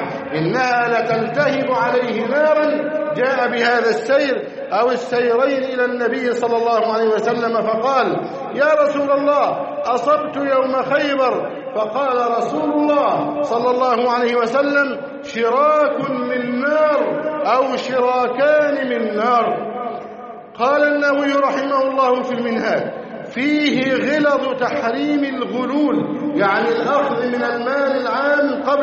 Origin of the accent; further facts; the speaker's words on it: Egypt; أن يحفظ علينا بلدنا مصر. اللهم احفظ مصر أمناً أماناً، سقاءً رخاءً، وسائر بلاد المسلمين.